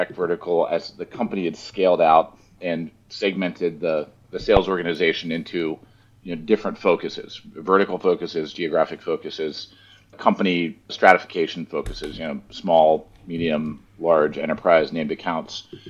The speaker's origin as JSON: {"language": "English", "region": "East Coast", "country": "United States", "tie": "born or raised there", "said": "I grew up on the East Coast. I went to school on the East Coast in North Carolina."}